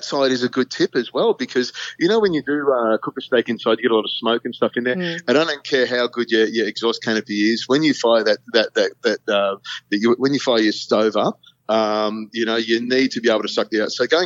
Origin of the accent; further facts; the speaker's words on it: Malaysia; I was an Air Force brat. I grew up in Malaysia.